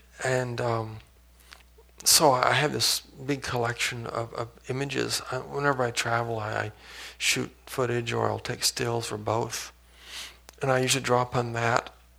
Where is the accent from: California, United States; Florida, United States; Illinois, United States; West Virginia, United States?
California, United States; Santa Monica; when I was growing up in Santa Monica in the 50s, it was not the Tony Shishi town is today. It was very much a blue-collar town.